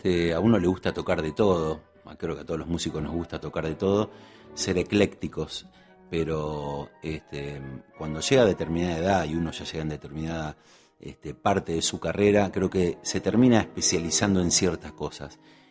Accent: Tucumán, Argentina; me hace acordar a toda mi infancia en Tucumán.

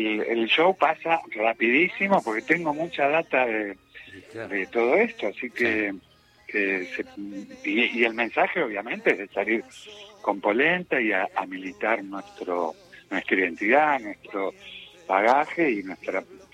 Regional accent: La Matanza, Buenos Aires Province, Argentina; also born or lived in Villa Lynch; Yo soy de La Matanza, así que imagínate que tengo un poco de... Es más, nací en Villa Lynch, en el partido de San Martín, pero después me crié en La Matanza.

